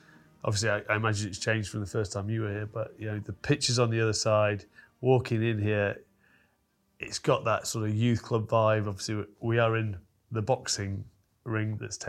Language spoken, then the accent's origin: English; Leeds, Yorkshire and the Humber, United Kingdom; I'm back up in God's country, my hometown of Leeds, to meet a very, very good friend of mine.